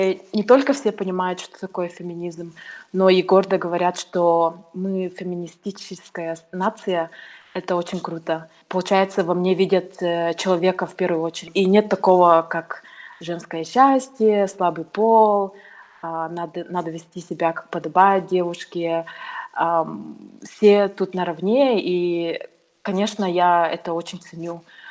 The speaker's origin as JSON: {"language": "Russian", "town": "Yakutsk", "region": "Sakha Republic", "country": "Russia", "tie": "born or raised there", "moved": "yes", "lives_now": "Sweden", "said": "Из-за того, что я выросла в Якутске, у нас большая семья"}